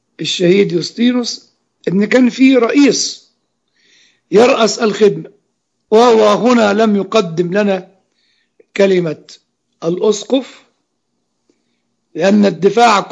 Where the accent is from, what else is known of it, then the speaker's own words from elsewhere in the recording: Egypt; احنا عندنا في مصر ترجمتين